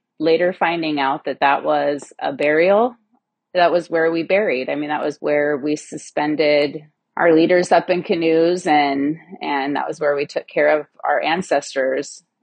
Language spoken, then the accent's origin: English; Fox Island, Washington, United States; Okay, so as a young child, I grew up on Fox Island. I grew up in the inlet where Tanglewood Island is.